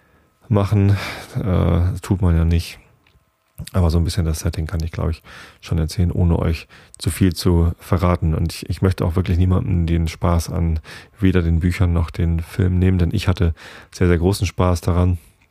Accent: Wilhelmsburg, Hamburg, Germany; Denn auch wir sind aus dem Elbtal, nämlich von der größten Binnenstrominsel Europas, mitten in der Elbe.

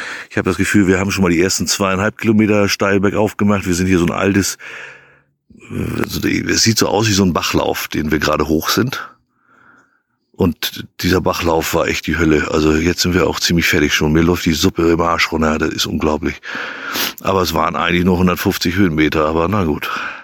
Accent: Hamburg, Germany; also 2.600 Meter mal zu erleben als Hamburger

